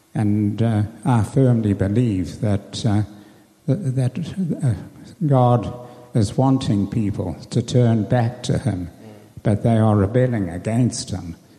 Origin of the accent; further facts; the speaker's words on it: Zimbabwe; We come from Zimbabwe